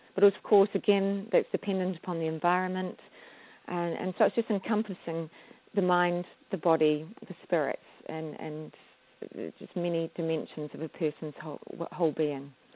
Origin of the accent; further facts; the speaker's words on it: New Zealand; I'm actually from New Zealand, and although when you look at me, I don't look like I am an Indigenous New Zealander, and the name of that is the Māori people of New Zealand. But my mother is actually Māori.